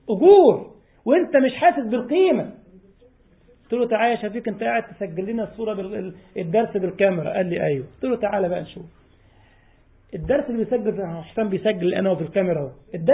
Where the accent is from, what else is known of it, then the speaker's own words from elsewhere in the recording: Egypt; يعني أحد الإخوة عندنا في مصر ربنا يحفظه مسخر سيارته للدعوة